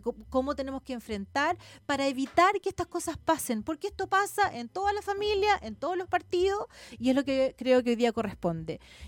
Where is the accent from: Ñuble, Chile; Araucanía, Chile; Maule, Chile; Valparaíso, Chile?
Valparaíso, Chile; San Antonio; yo soy de San Antonio, soy de la región, fui 12 años parlamentaria, ya candidata a gobernador.